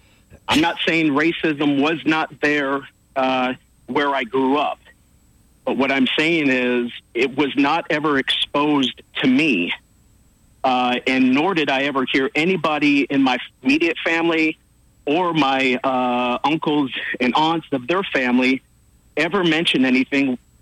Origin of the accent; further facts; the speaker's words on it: Duluth, Minnesota, United States; And it just so happens I'm from Minnesota. I'm from Duluth.